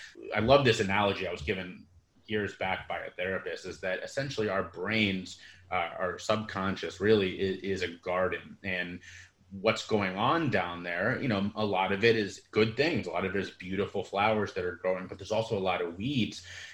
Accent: Cincinnati, Ohio, United States; I'm from Cincinnati, Ohio

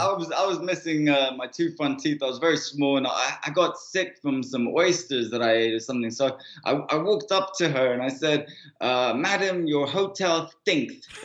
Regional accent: Hampstead, London, United Kingdom; I was raised in Hampstead. I went to college in Belsize Park, and I hanged out in Camden Town every single day.

